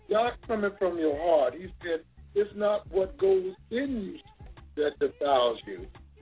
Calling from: St. Cloud, Florida, United States; I'm calling from St. Cloud, Florida.

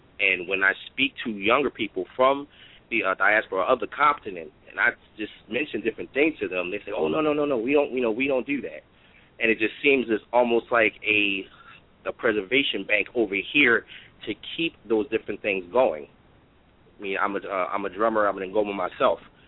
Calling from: Philadelphia, Pennsylvania, United States; I'm calling from Philadelphia.

